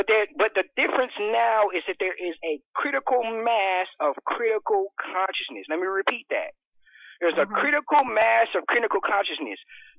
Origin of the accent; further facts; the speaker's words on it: Los Angeles, California, United States; I'm from LA.